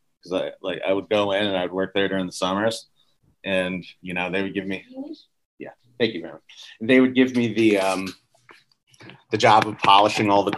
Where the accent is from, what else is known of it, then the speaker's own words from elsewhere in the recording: Philadelphia, Pennsylvania, United States; also born or lived in Israel; from Israel to Philadelphia. Yeah.